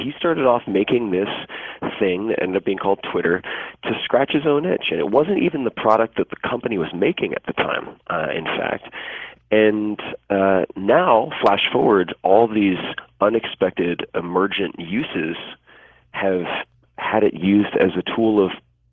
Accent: New York, United States; moved away as an adult; now in Silicon Valley, United States; I was born and raised in New York, and moved to Silicon Valley, and found a very high density of extremely eccentric and interesting people parked up there, and I've been there for close to 17 years now

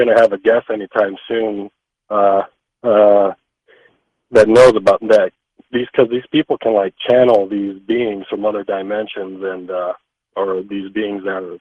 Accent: California, United States; I'm actually from California. I've been living out here for a couple of years.

